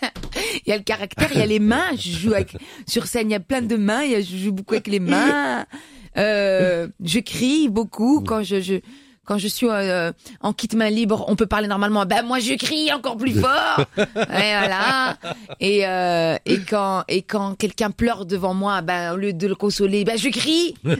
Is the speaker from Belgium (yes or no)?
yes; Brussels, Brussels-Capital Region, Belgium; moved away as an adult; C'était chez moi, à Bruxelles.